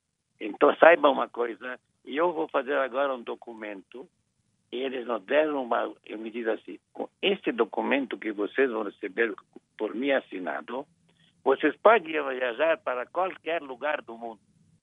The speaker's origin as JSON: {"language": "Portuguese", "country": "Hungary", "second_language": "Portuguese", "moved": "yes", "said": "você, de onde você vem? Da Hungria."}